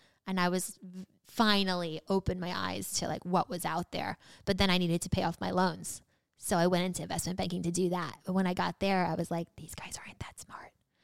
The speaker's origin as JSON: {"language": "English", "town": "New York City", "region": "New York", "country": "United States", "tie": "born or raised there", "said": "I grew up in Queens. Like, that's not a nice neighborhood where I grew up in South Queens on Jamaica Avenue. You know, every single person was an immigrant."}